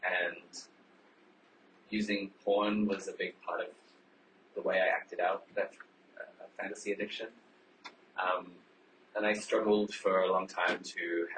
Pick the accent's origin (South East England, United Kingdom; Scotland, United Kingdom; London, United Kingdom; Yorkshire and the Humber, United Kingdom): London, United Kingdom; I identify as a cisgender gay man. I'm 40 years old, and I grew up in London, the UK, and I'm also German.